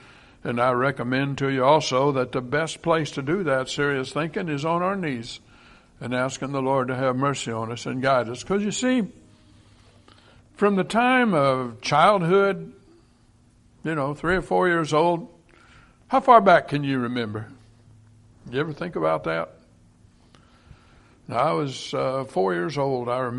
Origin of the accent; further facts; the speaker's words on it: Iowa, United States; When I was a boy growing up in Iowa, they used to say, if the corn is knee-high by the 4th of July, it'd make.